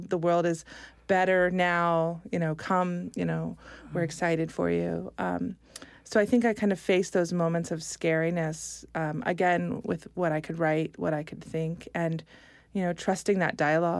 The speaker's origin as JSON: {"language": "English", "region": "Virginia", "country": "United States", "said": "which I thought was funny because I'm from Virginia and I often try to run away from Virginia."}